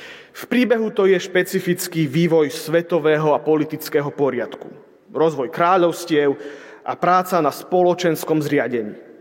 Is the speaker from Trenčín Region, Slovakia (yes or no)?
no; Prešov, Prešov Region, Slovakia; moved away as an adult; Nedávno som sa presťahoval z východu a hoci stále pokladám krásne malebné mesto Prešov za dôležité miesto vo svojom živote, musím priznať, že keď sa tam niekedy vrátim, tak ma prepadne smútok.